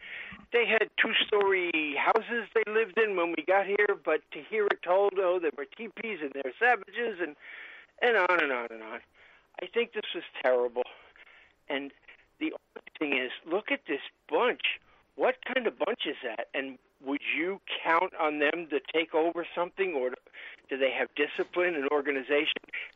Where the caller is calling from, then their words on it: Brentwood, New York, United States; from Brentwood. I used to be on the Board of Elections and call you.